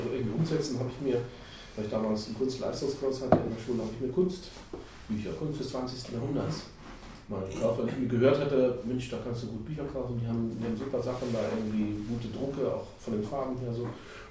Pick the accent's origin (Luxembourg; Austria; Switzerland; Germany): Germany; East Germany; wir sind natürlich auch Camper aus dem Osten, gebürtige Ostler sozusagen.